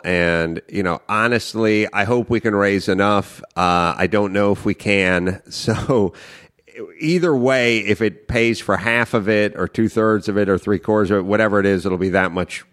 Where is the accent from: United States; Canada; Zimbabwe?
United States; North Hollywood, California; I grew up in North Hollywood, you know, just me and young Raffles